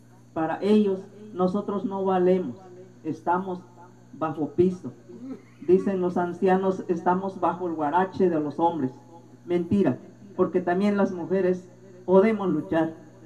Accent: Oaxaca, Mexico; Yo vengo de Oaxaca, de la Sierra Chontal. Allá en mi rumbo, en mi región

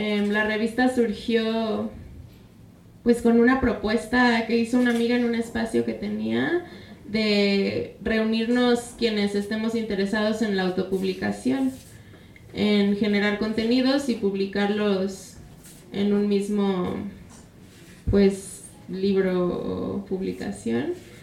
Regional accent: Chiapas, Mexico; la mayoría de los temas y de los escritores somos de Chiapas y si no mexicanos.

